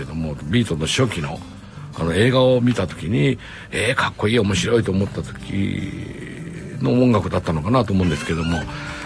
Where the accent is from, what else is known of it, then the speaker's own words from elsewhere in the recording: Okazaki, Aichi, Japan; あの井田っていうね、大樹寺に近いところに生まれまして、で井田小学校に通いました、